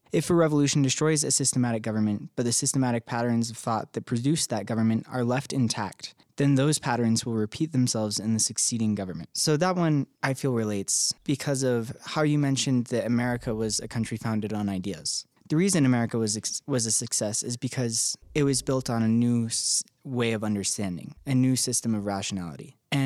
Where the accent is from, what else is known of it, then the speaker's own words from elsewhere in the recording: United States; I mean, I'm American, so naturally I've been like